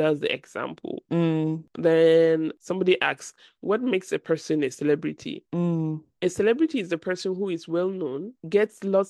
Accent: Nigeria; As my Nigerian people say, you persist.

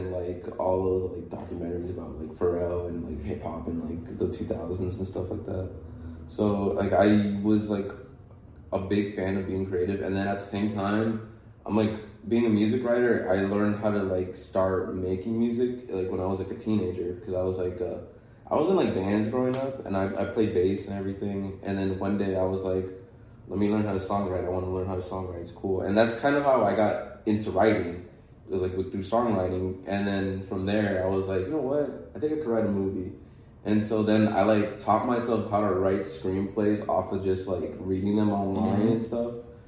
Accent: Dallas, Texas, United States; I was born in Dallas, Texas, man.

